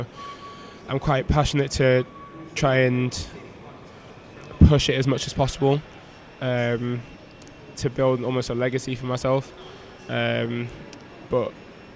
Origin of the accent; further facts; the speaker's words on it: Chapeltown, Yorkshire and the Humber, United Kingdom; where I grew up in Chapeltown, it wasn't the most, you know, well-off place. It was a place with a bad reputation because there was a lot of criminal activity that went on around there. And that's where I grew up.